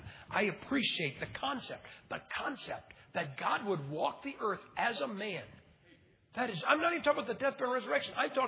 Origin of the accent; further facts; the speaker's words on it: United States; Now, please understand something, guys. I am an American, okay?